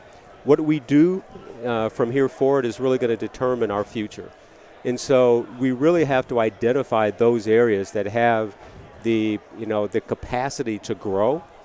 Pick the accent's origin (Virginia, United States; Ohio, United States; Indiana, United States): Ohio, United States; Cleveland; also born or lived in Baton Rouge; now in Pittsburgh, United States; So I'm actually from Cleveland, Ohio. I relocated to Pittsburgh from Baton Rouge, Louisiana.